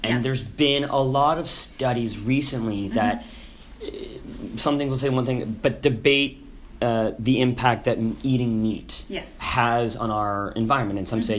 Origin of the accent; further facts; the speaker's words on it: West Coast, United States; I come from the West Coast, so I'm surrounded by, you know, hipsters who like their avocados and their almond milk.